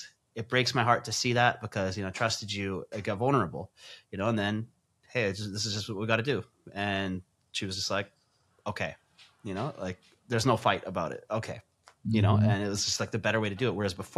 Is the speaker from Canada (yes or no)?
no; India; I'm not the tech guy, bro. I'm Indian.